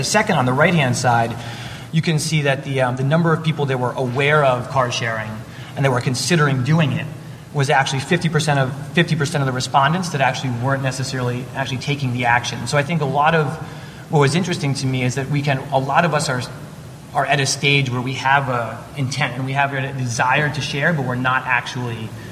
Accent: New York City, New York, United States; That's different necessarily than from where I grew up in New York City.

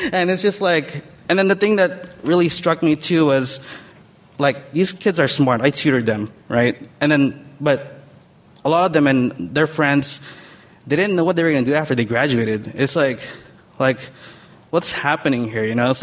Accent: Los Angeles, California, United States; now in San Francisco, United States; I'm work in San Francisco now. I grew up in Los Angeles, but in actuality, I'm from the internet.

